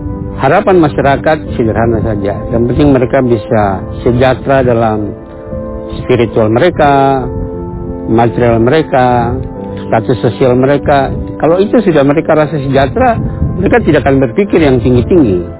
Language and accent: Indonesian; Merauke, South Papua, Indonesia; Saya adalah penduduk asli dari Merauke, dari suku Maling.